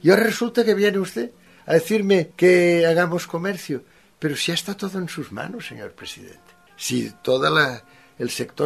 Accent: Catalonia, Spain; yo soy catalán y lo digo siempre

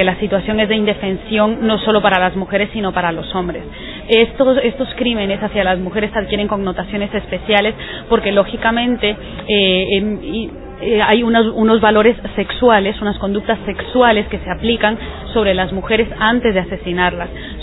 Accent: Guatemala; now in Spain; lo que estamos haciendo como guatemaltecas en España

